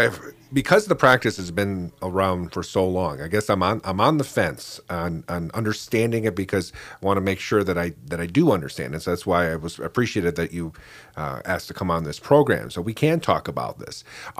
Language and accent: English; Detroit, Michigan, United States; but I'm from downstate. I'm from the Detroit area.